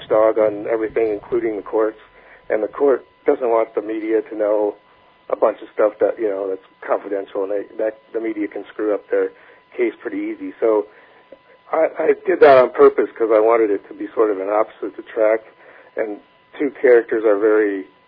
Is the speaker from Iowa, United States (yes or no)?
yes; Lake Park, Iowa, United States; Tom and Hillary go to Okoboji, and they meet Tom's father, who lives in my hometown, Lake Park.